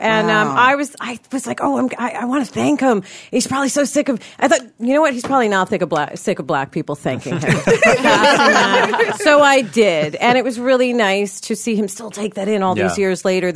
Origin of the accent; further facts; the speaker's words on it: Long Island, New York, United States; I'm from Long Island.